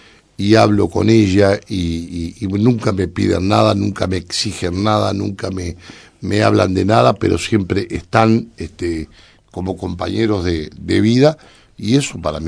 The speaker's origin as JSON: {"language": "Spanish", "region": "Paysandú", "country": "Uruguay", "tie": "born there", "said": "es gente que nacimos juntos en Paysandú."}